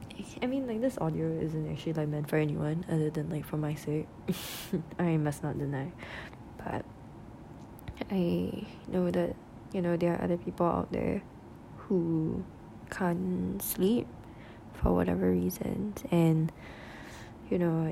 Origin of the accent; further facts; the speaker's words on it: Singapore; I am from Singapore and I'm Chinese